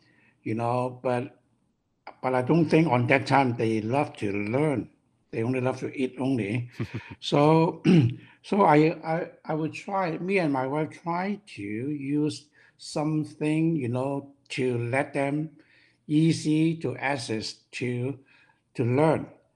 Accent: Hong Kong; English is a second language; moved away; Because we don't want to lose our family's recipe. We're from Hong Kong. Once we move to North America

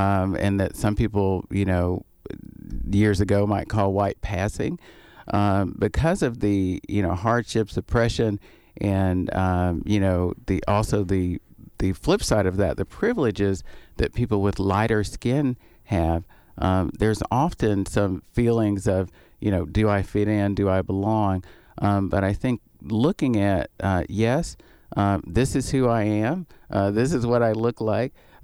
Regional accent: the South, United States; I grew up in the South and just took for granted that I was black. And today I'm very careful to describe myself as African-American

